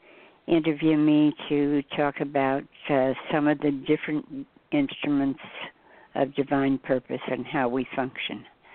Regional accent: Bible Belt, United States; I came from an opposite direction. I grew up in the Bible Belt, in which supposedly all the miracles stopped at the end of the Bible

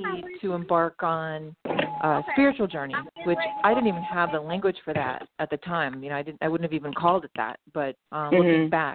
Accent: Pennsylvania, United States; I grew up in Western Pennsylvania, small town girl, kind of a narrow background

